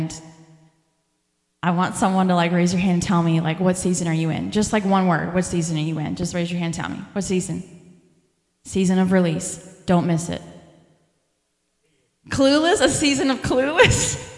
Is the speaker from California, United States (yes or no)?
no; Pittsburgh, Pennsylvania, United States; you know, I've grew up with all four seasons, right? I'm from Pittsburgh. We have all four.